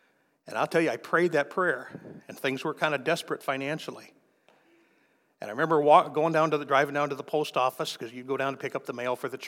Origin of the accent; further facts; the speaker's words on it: Kansas City, United States; And it was a letter from somebody in my hometown of Kansas City